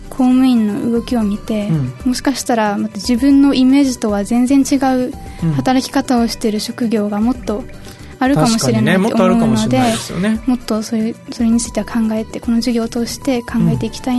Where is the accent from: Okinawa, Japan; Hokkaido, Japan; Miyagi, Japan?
Okinawa, Japan; Futenma; 私の出身が普天間でして